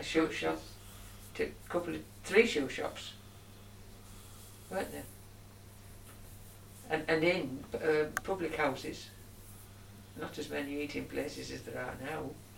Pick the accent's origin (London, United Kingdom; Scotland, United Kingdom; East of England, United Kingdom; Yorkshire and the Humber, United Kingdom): Yorkshire and the Humber, United Kingdom; Stokesley; yes. And like Alan, I was born and bred in Stokesley.